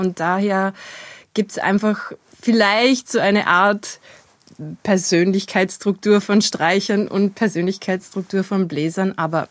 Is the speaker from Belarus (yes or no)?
no; Upper Austria, Austria; Ich bin Oberösterreicher.